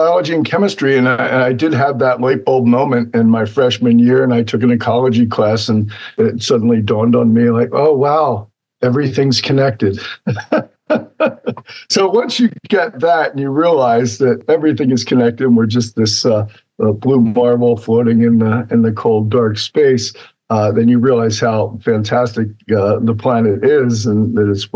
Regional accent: New Jersey, United States; I grew up in New Jersey. So when I hear 3 to 4 feet of sea level rise in New Jersey, that gets my attention. I grew up on a barrier island, Upsecan Island in southern New Jersey.

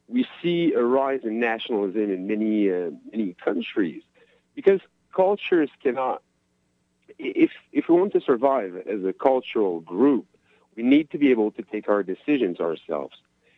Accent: Quebec, Canada; I'm Canadian, but I'm more of a Quebecer. I know more about Quebec than the rest of Canada, unfortunately.

